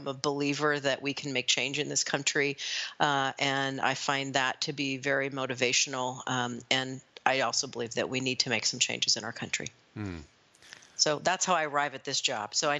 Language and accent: English; Walnut, Iowa, United States; moved away as an adult; now in Washington, D.C., United States; grew up in a really small town in Iowa called Walnut, Iowa. It was a fabulous place to grow up. Loved my hometown. And I came to Washington, D.C. over 25 years ago.